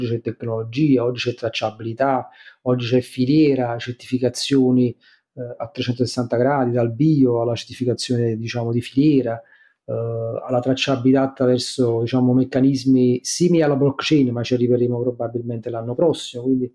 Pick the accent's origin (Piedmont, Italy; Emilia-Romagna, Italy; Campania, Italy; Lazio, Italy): Campania, Italy; Naples; Quindi così siamo cresciuti, stando a Napoli, avendo un legame molto forte col territorio